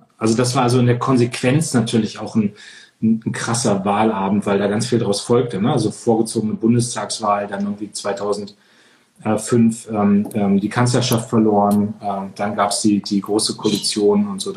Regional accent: Munster, Germany; als wir in Munster, meiner Heimatstadt, sehr konservativ die Bürgermeisterwahl gewonnen haben.

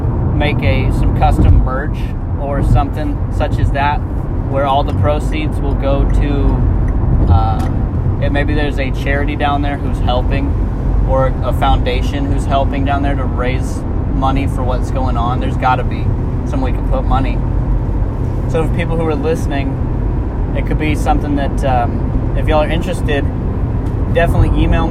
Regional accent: Texas, United States; I prepared so hard for the winter being up living in the Northwest because I don't live here, and I came from Texas

